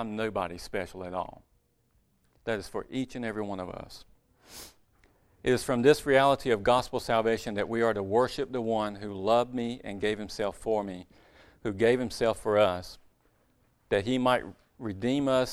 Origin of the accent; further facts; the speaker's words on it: North Carolina, United States; I know it's not proper English, but we're in Caswell County. And I'm from Rockingham County, so it's not much better.